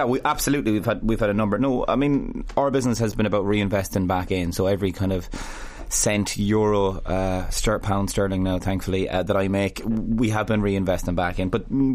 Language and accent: English; Connacht, Ireland; growing up in Mayo, okay?